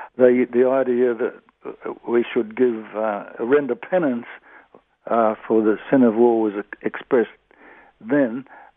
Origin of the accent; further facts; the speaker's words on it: Atherton, Queensland, Australia; When I grew up in Atherton, North Queensland, in the 1930s